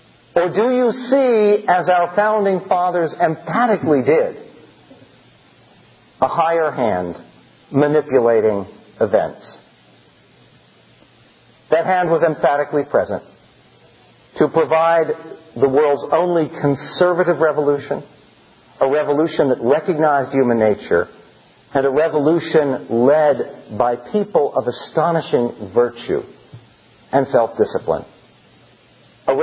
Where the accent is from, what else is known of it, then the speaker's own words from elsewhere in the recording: Philadelphia, Pennsylvania, United States; born there; Now, I was born in Philadelphia. I know there are several other Philadelphians here.